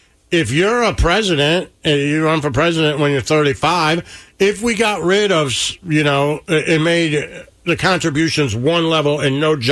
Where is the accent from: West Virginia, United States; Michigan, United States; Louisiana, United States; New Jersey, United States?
Michigan, United States; Detroit; I've heard growing up in Detroit, you know, GM would say all the time, we're not a car company, we're a healthcare company.